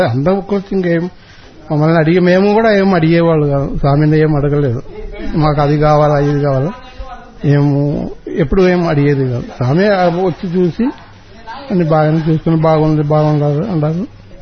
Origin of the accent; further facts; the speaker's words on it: Kerala, India; Telugu is a second language; మా ఊరు ఆయన మన దగ్గర కేరళ.